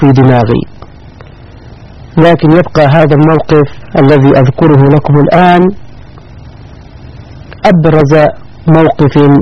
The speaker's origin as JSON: {"language": "Arabic", "region": "Upper Egypt", "country": "Egypt", "tie": "born or raised there", "moved": "as an adult", "lives_now": "Saudi Arabia", "said": "حتى وصلت إلى بلدتي في صعيد مصر"}